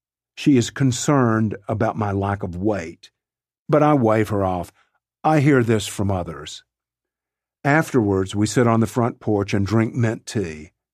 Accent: Dyersburg, Tennessee, United States; My mother inherited the family farm near Dyersburg, Tennessee, my hometown.

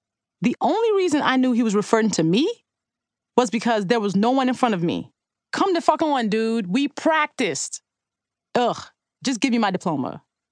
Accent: Nigeria; accent: Nigerian; By high school, I had lost most of my Nigerian accent and didn't stand out much anymore because of how I spoke.

